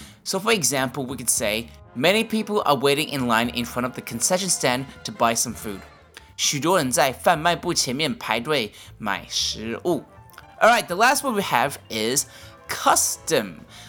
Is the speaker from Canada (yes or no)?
no; Australia; when I grew up in Australia, we only had salted or buttered popcorn.